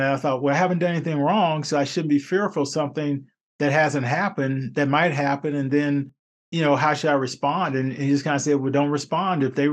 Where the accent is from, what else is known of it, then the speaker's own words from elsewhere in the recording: North Carolina, United States; I grew up in North Carolina. Well, in North Carolina, you have basketball, tobacco, and Baptist.